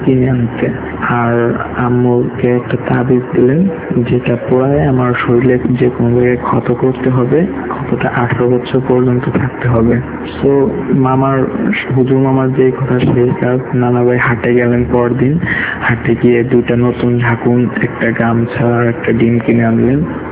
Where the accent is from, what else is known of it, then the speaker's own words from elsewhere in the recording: Faridpur, Dhaka Division, Bangladesh; born there; আমার জন্ম হয় ফরিদপুরের কোন এক গ্রামে, আমার নানু বাড়িতে।